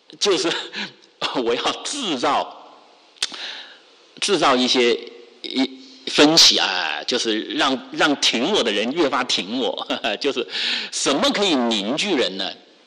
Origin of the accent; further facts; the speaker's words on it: China; 你看我在中国大陆长大，我在中国大陆受教育